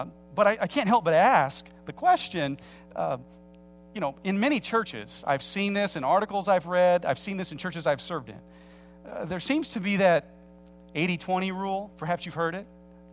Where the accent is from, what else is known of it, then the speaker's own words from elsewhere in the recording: Peoria, Illinois, United States; Much like in my hometown of Peoria, Illinois, it's sort of expected that, for example, with my family, 3 to 4 generations before me have worked at Caterpillar